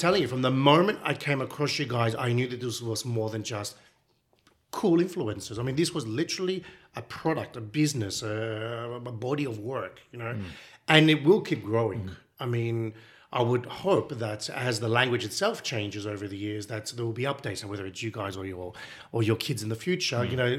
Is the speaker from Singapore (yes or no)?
no; Australia; even growing up in Australia, I always found in traffic, I always swore in Greek.